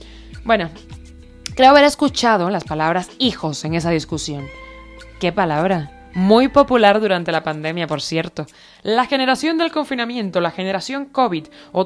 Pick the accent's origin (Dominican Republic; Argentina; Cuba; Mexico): Cuba; tu viaje a Cuba, mi tierra, por cierto